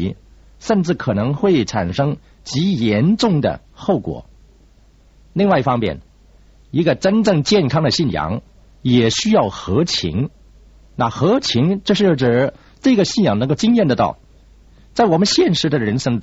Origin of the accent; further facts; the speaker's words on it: China; 我自小便在中国大陆长大